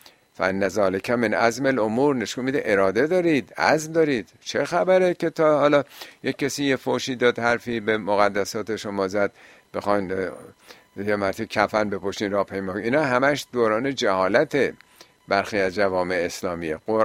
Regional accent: Iran; ایرانی هستیم ولی ایران رو هنر نزد ایرانیان است و بس نمیدانیم

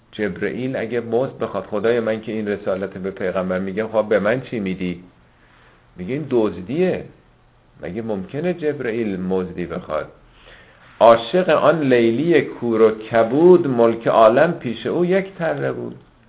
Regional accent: Iran; ما هم ایرانی هستیم، عادت داریم، فرهنگمونه

